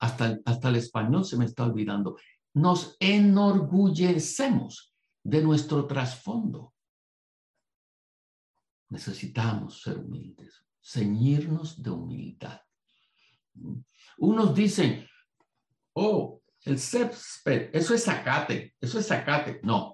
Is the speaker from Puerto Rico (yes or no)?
yes; Puerto Rico; born there; Y yo dije, pues si yo nací aquí en Puerto Rico.